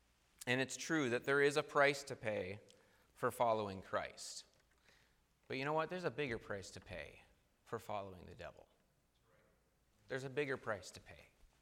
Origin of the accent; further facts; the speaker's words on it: United States; I'm an American, and I'm glad that I'm an American.